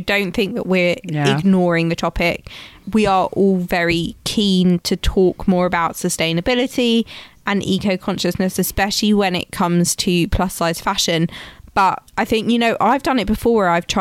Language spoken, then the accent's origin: English; London, United Kingdom; I grew up in London